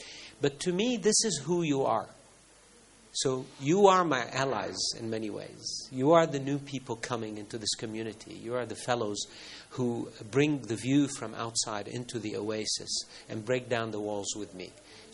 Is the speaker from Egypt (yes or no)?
yes; Egypt; I come from Egypt, so I know what a desert is.